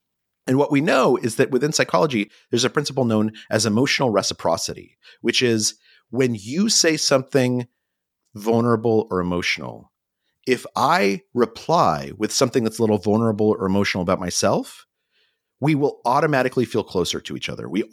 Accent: New Mexico, United States; The old, I grew up in New Mexico.

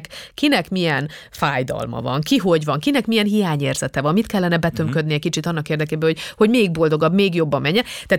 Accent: Transylvania, Romania; az Erdélyből származom, tehát magyar osztályba jártam, magyar barátaim voltam

